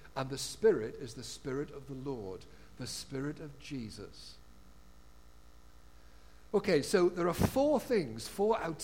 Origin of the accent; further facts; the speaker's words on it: North East England, United Kingdom; They were the Geordies from the northeast. I'm a Geordie, I can say that, all right?